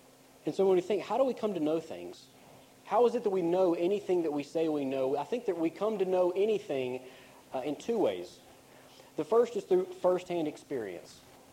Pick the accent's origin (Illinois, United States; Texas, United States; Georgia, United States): Georgia, United States; Macon; I also believe that today it got up to 30 degrees in my hometown of Macon, Georgia.